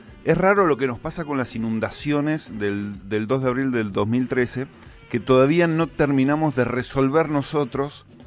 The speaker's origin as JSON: {"language": "Spanish", "town": "La Plata", "region": "Buenos Aires Province", "country": "Argentina", "said": "nosotros, que somos platenses, que vivimos en La Plata"}